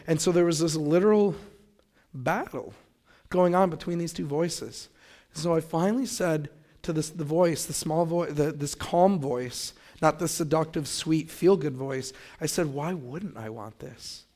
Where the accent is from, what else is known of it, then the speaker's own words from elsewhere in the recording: Michigan, United States; All I knew was I was from Michigan, and I was in New Orleans, and I knew nothing else